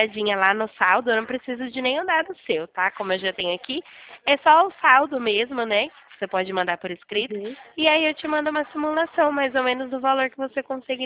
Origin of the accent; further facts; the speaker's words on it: Nova Odessa, São Paulo, Brazil; Eu sou daqui da cidade de Nova Odessa, aqui próximo.